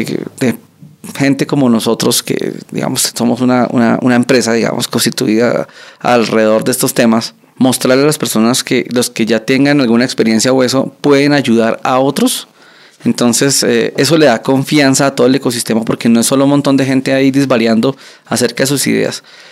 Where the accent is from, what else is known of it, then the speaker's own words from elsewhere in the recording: Colombia; usamos el dominio.co porque somos orgullosamente colombianos.